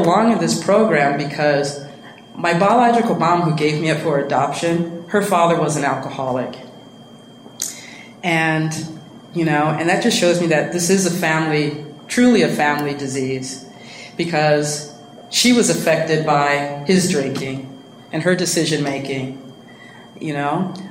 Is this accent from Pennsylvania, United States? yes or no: no; Los Angeles, California, United States; growing up in South Central LA, in case you guys don't know, it's a predominantly black neighborhood.